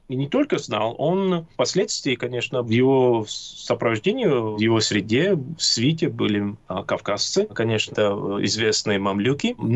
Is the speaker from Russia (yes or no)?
no; Tbilisi, Georgia; И вот как раз то, что он тбилисец, я как раз из Тбилиси.